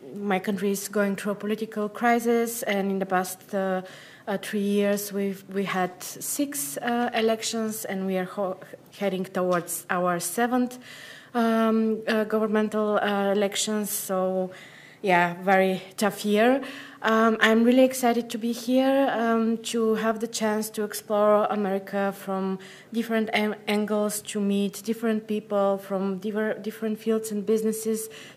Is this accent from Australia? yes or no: no; Bulgaria; from Bulgaria.